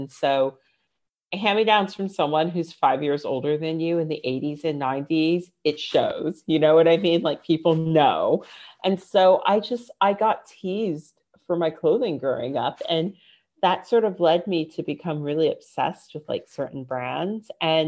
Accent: Virginia, United States; I'm from Virginia. I'm from Northern Virginia, which is super affluent, but I grew up lower middle class.

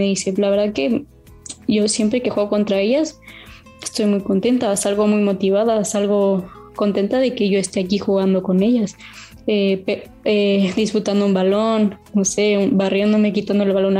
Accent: Mexico; now in Spain; soy de México, vengo a España

